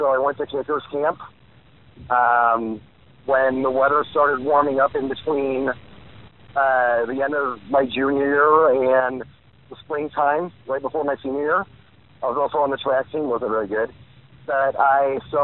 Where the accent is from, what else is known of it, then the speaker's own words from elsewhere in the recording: Griffith, Indiana, United States; Well, as far as playing high school football, growing up in Griffith, Indiana, is pretty much what every boy, you know, boy wanted to do growing up.